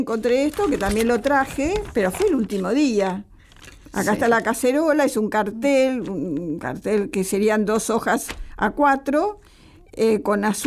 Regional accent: Argentina; yo soy argentina

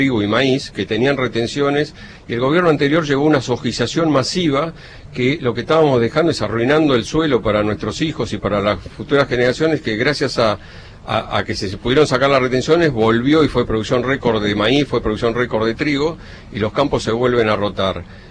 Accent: Saladillo, Buenos Aires Province, Argentina; soy ingeniero agrónomo, soy productor agropecuario de Saladillo, provincia de Buenos Aires. Yo vivo en el campo, donde crié mis hijos y todo.

